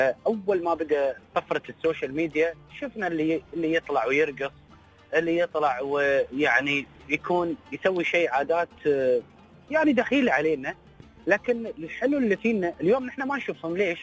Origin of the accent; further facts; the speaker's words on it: United Arab Emirates; ان احنا كنا كاماراتيين نتاثر ونحس بالطرف الاخر.